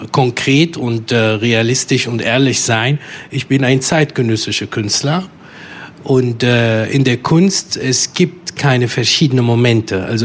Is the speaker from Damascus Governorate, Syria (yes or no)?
yes; Damascus, Damascus Governorate, Syria; German is a second language; Ich bin Fremder, zweifach Fremder. In meiner Kindheit, ich bin in Damaskus groß geworden